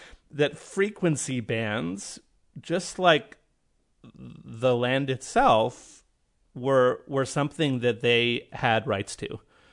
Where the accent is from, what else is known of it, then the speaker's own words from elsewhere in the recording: Canada; And I'm Canadian, so I can be utopian and say these things.